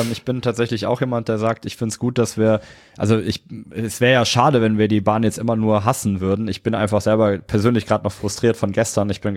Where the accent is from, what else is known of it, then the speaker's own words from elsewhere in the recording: Cologne, North Rhine-Westphalia, Germany; weil ich da super geplagt bin als Kölner. Ich bin ursprünglich Kölner